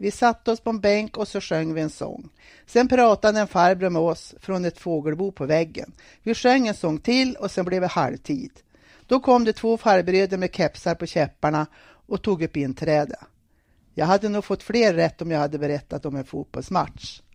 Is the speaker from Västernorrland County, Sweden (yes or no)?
yes; Domsjö, Västernorrland County, Sweden; Jag är uppvuxen i Domsjö